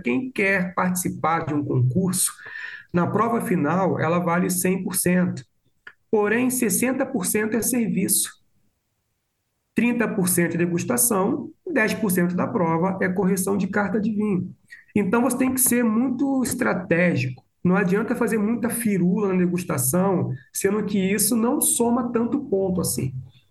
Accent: Rio de Janeiro, Brazil; now in Minas Gerais, Brazil; Eu do Rio de Janeiro, né? Hoje radicado em Minas Gerais, mas sou do Rio de Janeiro

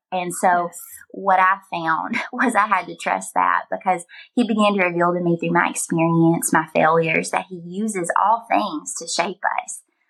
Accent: Glasgow, Kentucky, United States; I come from Glasgow, Kentucky, a very small town. I grew up in church.

